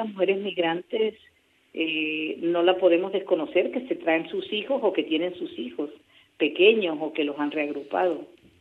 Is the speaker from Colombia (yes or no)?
yes; Colombia; 4 de las compañeras que conformamos la organización, somos colombianas. Entonces, venimos de Colombia ya con un trabajo.